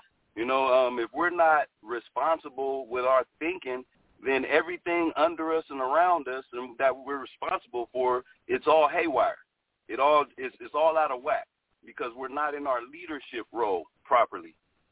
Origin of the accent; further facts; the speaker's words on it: Los Angeles, California, United States; also born or lived in Lynwood; I was in Los Angeles. Yeah, Los Angeles. I was born in Linwood, but I grew up in Compton Watts, South Central area.